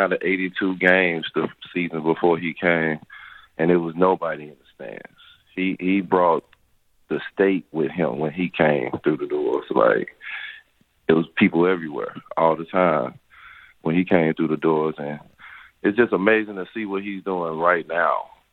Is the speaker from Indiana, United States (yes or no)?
no; California, United States; I grew up in NorCal. Nothing about it.